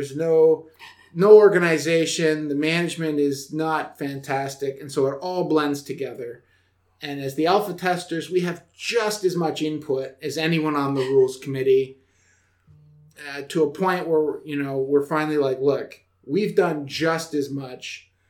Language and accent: English; Canada; I am Canadian.